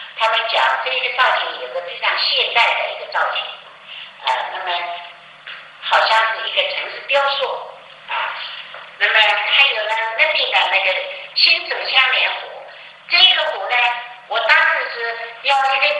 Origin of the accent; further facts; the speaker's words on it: Jiangnan, China; born there; 我生在江南水乡，我怎么样把江南水乡的意境融入到我的作品里面去？